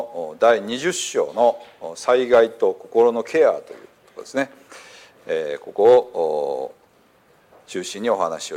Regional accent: Hiroshima, Japan; 実際の広島県って平らなとこがほとんどないですよね。大体みんなもうすぐ後ろが山という、我々ここで生まれ育ってるとこれが当たり前だと思ってますけど

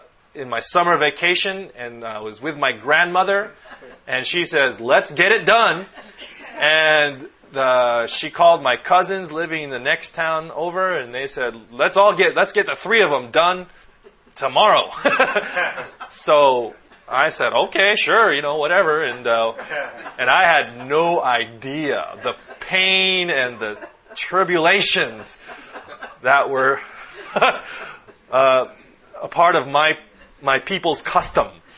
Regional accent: Philippines; I'm a Filipino, and our custom is not like the North American or European tradition of being circumcised

